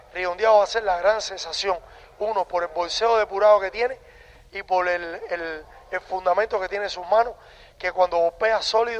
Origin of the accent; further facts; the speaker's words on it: Cuba; Bueno, un gran saludo a mi pueblo. Pronto estaré por allá ayudando a Judo Kickboxing, a las artes marciales mixtas cubanos.